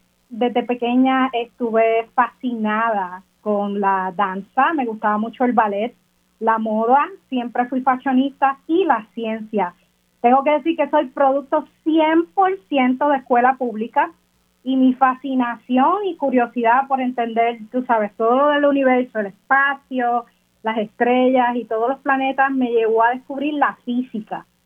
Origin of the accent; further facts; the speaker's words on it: Puerto Rico; yo soy la única puertorriqueña, así que me enorgullece muchísimo estar ahí.